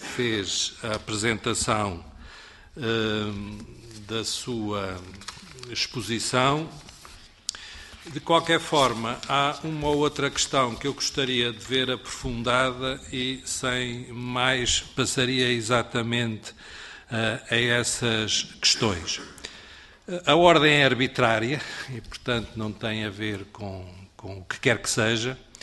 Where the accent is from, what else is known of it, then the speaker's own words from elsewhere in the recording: Azores, Portugal; Eu sou dos Açores, mas hoje não estou mandatado para essa área geográfica.